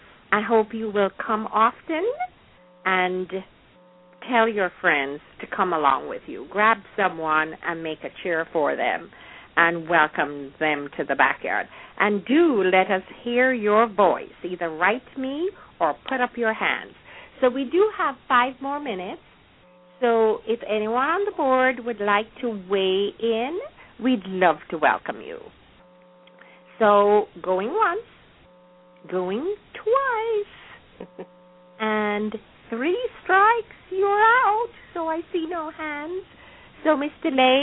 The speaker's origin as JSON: {"language": "English", "country": "Jamaica", "tie": "born or raised there", "said": "things will be totally gone from our period when we were growing up in Jamaica."}